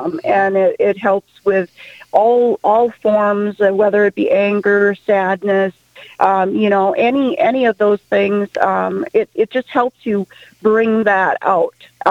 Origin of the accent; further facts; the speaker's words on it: Minnesota, United States; Well, I have grown up pretty much in southwestern Minnesota my whole life. Just kind of, I have lived in Marshall, Pipestone, Granite Falls.